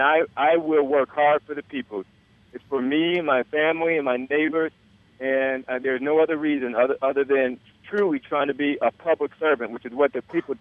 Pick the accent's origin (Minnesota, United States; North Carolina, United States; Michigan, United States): Michigan, United States; Detroit; Yeah, I grew up in Detroit